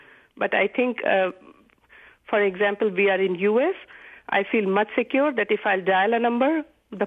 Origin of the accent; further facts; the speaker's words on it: Delhi, India; now in United States; I am from India, and I was born and raised in India before I moved to U.S. And while I was growing up, I lived in a town very close to New Delhi.